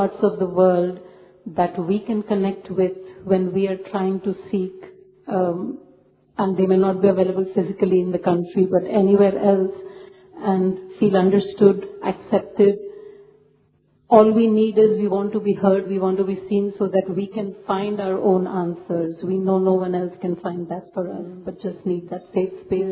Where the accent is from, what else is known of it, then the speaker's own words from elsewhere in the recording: India; now in Thailand; belonging to an Indian culture, being raised in India, but having lived in Thailand for 30 years